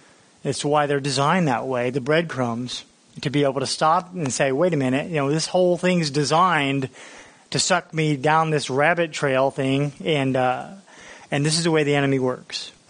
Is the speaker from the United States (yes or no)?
yes; Florida, United States; because I'm from Florida, and my wife had to show me how fire works